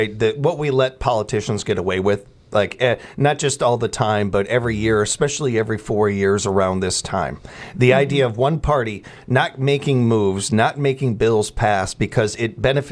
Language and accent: English; Chicago, Illinois, United States; growing up in Chicago, we used to get teased all the time that we had a chip on our shoulder